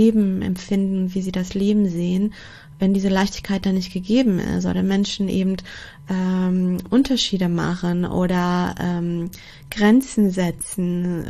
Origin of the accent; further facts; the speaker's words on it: Portugal; ich bin Einzelkind, und bin in Portugal aufgewachsen und geboren.